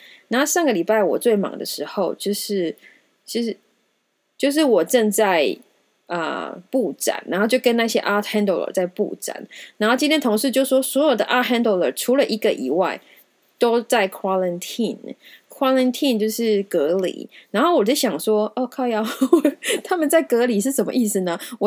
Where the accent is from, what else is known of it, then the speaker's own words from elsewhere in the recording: Taiwan; now in United States; 我真是身为一个台湾人，也是 I'm so proud of you guys.